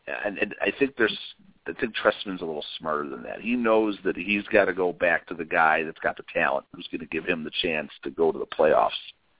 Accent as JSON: {"language": "English", "town": "Chicago", "region": "Illinois", "country": "United States", "tie": "born or raised there", "said": "We are both born and raised in Chicago. We're going to be getting 40 here in a couple of years."}